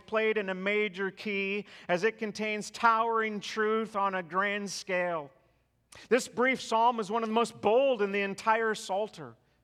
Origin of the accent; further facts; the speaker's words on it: South Dakota, United States; Imagine you are in the Midwest, in a state like my home state of South Dakota, and you look out your window and you see a tornado.